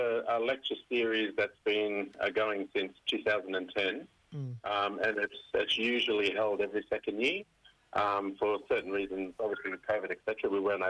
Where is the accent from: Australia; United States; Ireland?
Australia; Wreck Bay, New South Wales; Yeah, so I'm from Yuin Country, which is about 3 hours south of Sydney, from a little community called Wreck Bay.